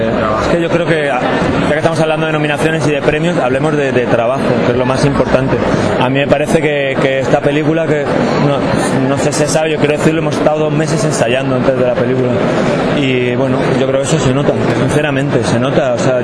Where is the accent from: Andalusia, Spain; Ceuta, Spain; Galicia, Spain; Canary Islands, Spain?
Andalusia, Spain; Málaga; yo que soy malagueño